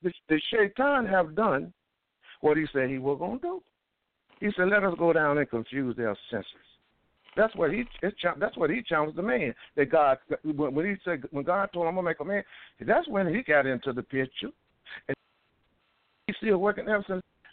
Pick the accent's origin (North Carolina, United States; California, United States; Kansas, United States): North Carolina, United States; Durham; born there; now in Brooklyn, United States; I'm calling from Brooklyn, New York, and I'm born in Durham, North Carolina.